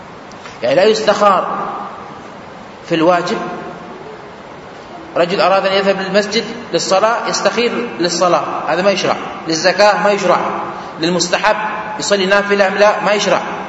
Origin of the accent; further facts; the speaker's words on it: India; من بلادي الهند